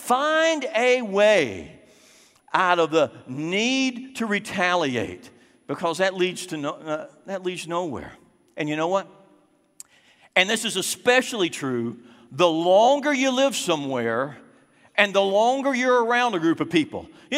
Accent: Sugar Land, Texas, United States; I said, well, I'm from right here. I'm from Sugar Land. No, really. Where are you from? I said, I'm right here, Sugar Land. I've lived in Sugar Land 34 years.

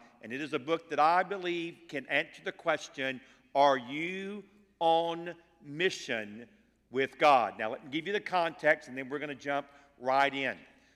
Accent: Atlanta, Georgia, United States; I'm from this part of the world. I grew up in Atlanta, Georgia, and lived the first 14 years of my life in Ben Hill on the west side, just to the west of 285, and then my family moved to Forest Park.

